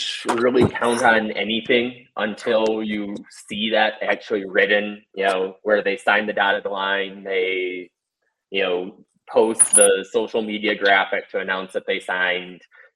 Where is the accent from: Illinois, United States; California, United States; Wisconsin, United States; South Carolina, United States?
Wisconsin, United States; New Berlin; also born or lived in Iowa; I'd say I'm from the Milwaukee area, and be like, oh, okay, cool.